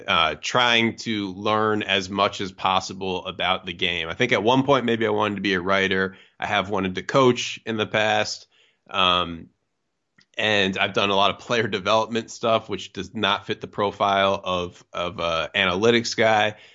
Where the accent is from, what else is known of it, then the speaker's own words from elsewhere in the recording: Albany, New York, United States; I grew up in Albany, and Albany and Siena were both pretty good while I was in like middle school and high school.